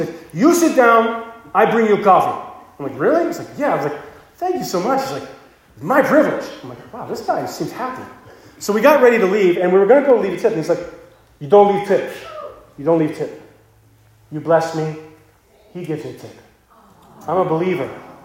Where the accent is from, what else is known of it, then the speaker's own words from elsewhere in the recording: California, United States; I grew up surfing in California.